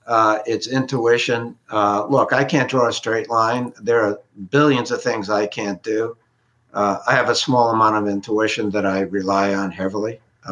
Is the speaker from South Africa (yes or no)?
no; New England, United States; because we're from New England too. Maine and Rhode Island have a lot in common. The only difference is we're on the other side of Boston, so we're influenced by New York as well.